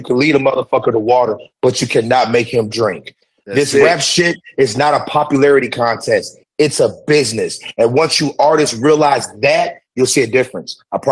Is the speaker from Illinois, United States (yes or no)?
no; Nashville, Tennessee, United States; Man, this song right here, man, is the perspective of a kid growing up in Priest Lake, Antioch.